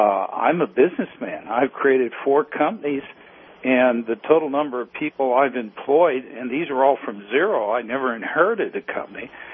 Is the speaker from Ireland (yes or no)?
yes; Ireland; I'm an Irishman